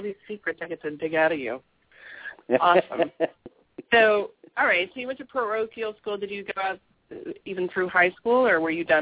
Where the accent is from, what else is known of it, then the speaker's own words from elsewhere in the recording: the South, United States; because as everybody knows, I'm not local. I'm from the South. I'm kind of lost up here.